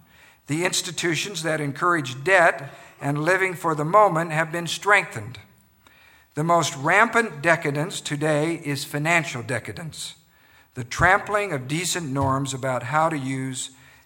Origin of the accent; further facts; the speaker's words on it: Tyhee, Idaho, United States; I grew up outside of Pocatello in the little farming community of Tyhee.